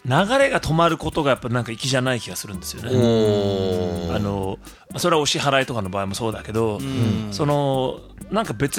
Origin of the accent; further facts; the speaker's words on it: Tokyo, Japan; まあまあ東京ですね。